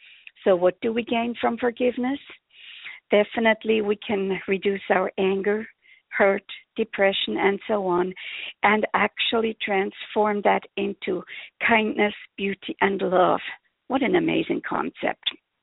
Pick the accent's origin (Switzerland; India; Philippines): Switzerland; now in United States; I was born and raised in Switzerland and have spent the last almost 36 years here in the USA.